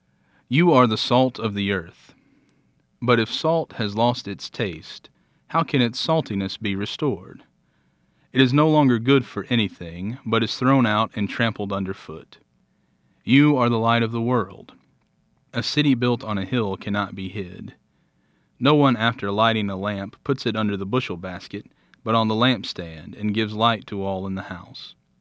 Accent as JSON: {"language": "English", "region": "Alabama", "country": "United States", "tie": "born or raised there", "said": "I grew up in the Bible Belt. I tell people I'm from L.A. I'm from Lower Alabama."}